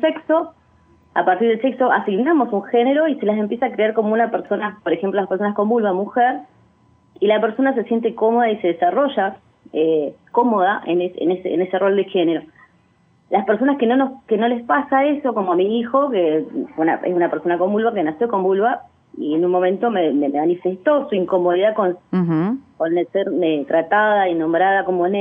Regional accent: Río Negro, Argentina; nosotros somos de acá, de Río Negro

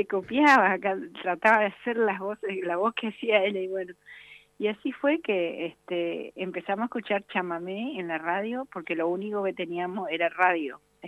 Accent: Corrientes, Argentina; como somos correntinos los dos acá, y él tiene su lugarcito allá y yo tengo la mía en la ciudad de Corrientes

